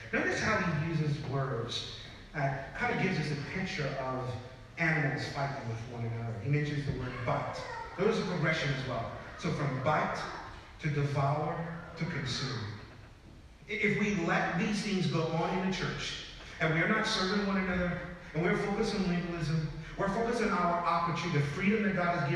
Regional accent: St. Lucia; growing up in St. Lucia

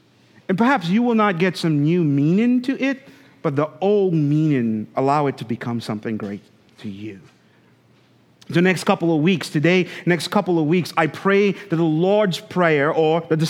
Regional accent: St. Lucia; Growing up in St. Lucia, we had beautiful beaches, beautiful beaches.

